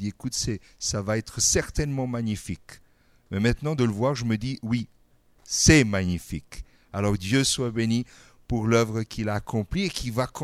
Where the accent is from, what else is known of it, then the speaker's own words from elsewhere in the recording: Metz, Grand Est, France; born there; je suis né à Metz. Mon papa et ma maman sont d'origine italienne. Et j'ai fêté mon premier mois de vie en Calabre.